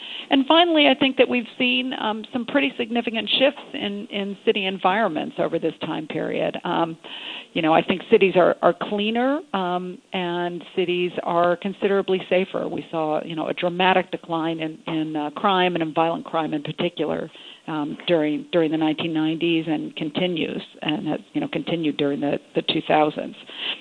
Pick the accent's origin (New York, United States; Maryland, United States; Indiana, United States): New York, United States; If you consider my hometown of New York on this slide